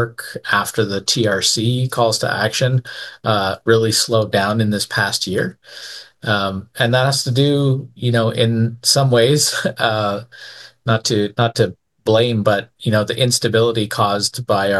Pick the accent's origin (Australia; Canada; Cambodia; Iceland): Canada; I am, yes.